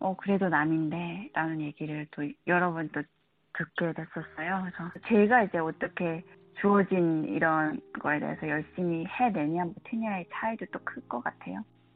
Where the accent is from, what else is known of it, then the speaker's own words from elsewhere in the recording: North Korea; 나는 북한에서 왔는데